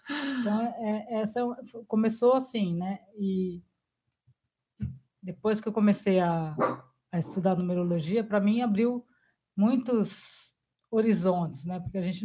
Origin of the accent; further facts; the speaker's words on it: São Paulo, Brazil; also born or lived in Diadema; Nascida em São Paulo, nasci na Consolação. Morei bastante tempo na freguesia do Ó.